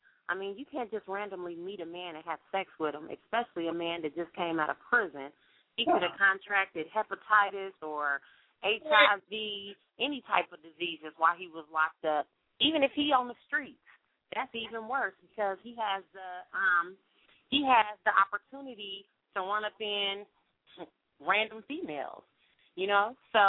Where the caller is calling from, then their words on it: Dayton, Ohio, United States; I'm calling from Dayton.